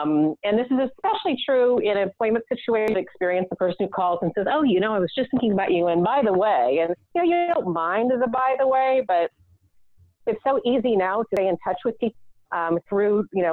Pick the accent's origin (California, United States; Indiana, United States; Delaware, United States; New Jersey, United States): Indiana, United States; now in Boston, United States; So you're from the Midwest. I grew up in Indiana. Most people out here in Boston, where I live now, do not believe I test as an introvert.